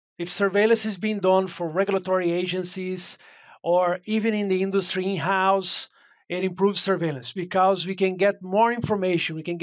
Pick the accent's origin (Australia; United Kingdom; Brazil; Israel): Brazil; moved away as an adult; now in United States; Yeah, I'm from Brazil originally. Trained as a veterinarian in Brazil, and practiced swine veterinarian medicine there for a couple of years before coming to the United States for grad studying.